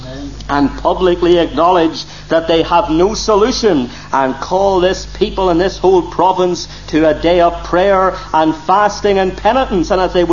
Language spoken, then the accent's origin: English; Northern Ireland, United Kingdom; We have nothing to be ashamed of in being loyal to our nation and to our province. When we wave our Union Jack or our Ulster flag or we sing